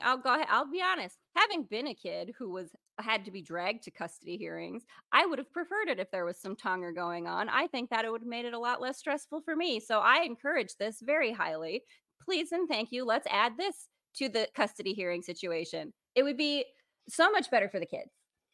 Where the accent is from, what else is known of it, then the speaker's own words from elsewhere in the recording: South Dakota, United States; I'm from South Dakota where we say Pierre instead of Pierre. So we don't say anything correctly in the Midwest